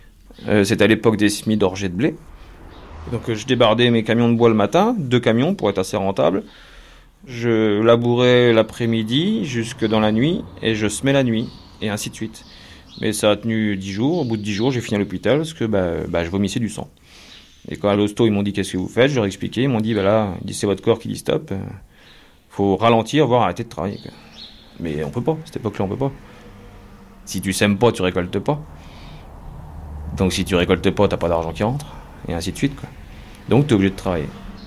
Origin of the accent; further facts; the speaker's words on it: France; parce que je suis français, moi.